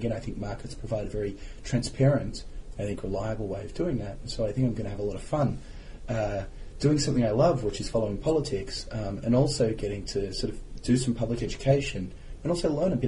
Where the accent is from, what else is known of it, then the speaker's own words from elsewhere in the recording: Australia; as an Australian myself, gambling is not regarded as repugnant.